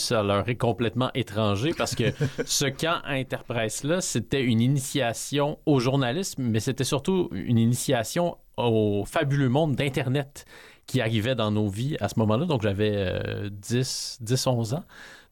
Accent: Rouyn-Noranda, Quebec, Canada; also born or lived in Trois-Rivières / Asbestos; Parce qu'à l'âge de 11 ans, en fait, on a quitté Rouyn-Noranda pour Trois-Rivières. Puis ensuite, on a passé quelques années là.

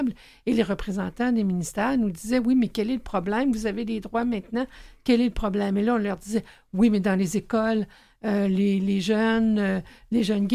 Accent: Quebec City, Quebec, Canada; now in Montreal, Canada; Montréal, c'est ma ville d'adoption. Quand j'avais 23 ans, je suis déménagée de Québec à Montréal.

